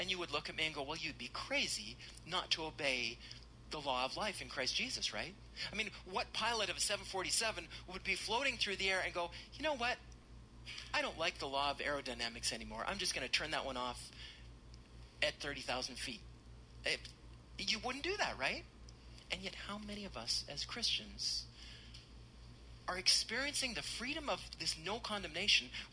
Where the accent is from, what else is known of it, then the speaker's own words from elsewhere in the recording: Calgary, Alberta, Canada; Well, I remember I grew up in Malin Heights, so just south of the airport, and this is way back when the very first jumbo jet came and landed at the Calgary airport.